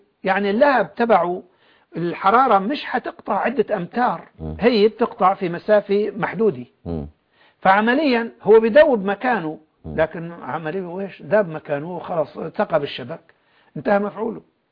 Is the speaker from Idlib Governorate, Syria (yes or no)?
yes; Jarjanaz, Idlib Governorate, Syria; قلت له أنا من جرجناز